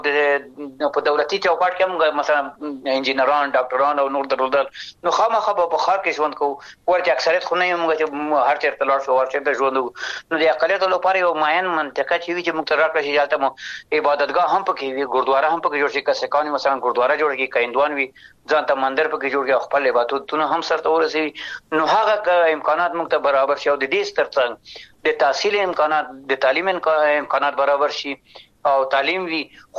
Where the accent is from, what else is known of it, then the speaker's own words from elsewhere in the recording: Afghanistan; چې زه افغان یم د افغانستان یم